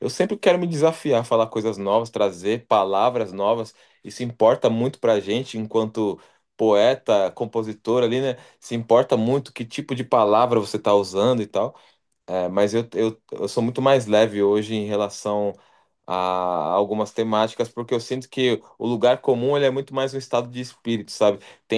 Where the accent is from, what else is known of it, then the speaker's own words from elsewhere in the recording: Ijaci, Minas Gerais, Brazil; also born or lived in São Paulo; tem a coisa de eu ter crescido em Minas também. Nasci em São Paulo, mas com 11 anos fui para Minas, para o interior de Minas, uma cidade chamada Ijaci. Fiquei ali até os 18